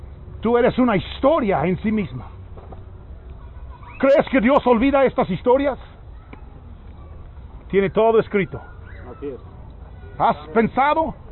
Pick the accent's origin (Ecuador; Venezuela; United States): United States; especialmente en mi tierra, en Estados Unidos.